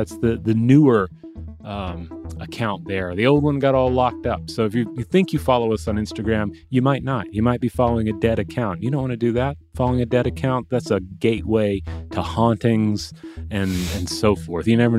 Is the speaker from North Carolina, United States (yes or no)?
no; Concord, California, United States; I am a musician that was born and raised in Concord, California, and … was from Concord, probably the most famous band from my hometown.